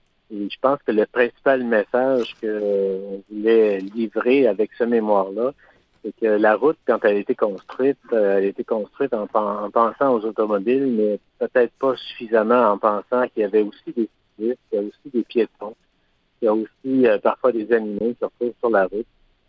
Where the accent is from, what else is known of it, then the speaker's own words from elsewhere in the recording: Quebec, Canada; puis chez nous, en Gaspésie en particulier, il y a du monde particulièrement partout